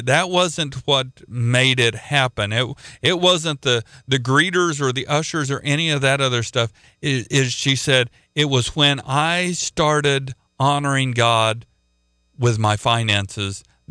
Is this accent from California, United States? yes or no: no; Oklahoma, United States; I'm from Oklahoma, and Missouri's where I went to school, and Missouri is called the Show Me State.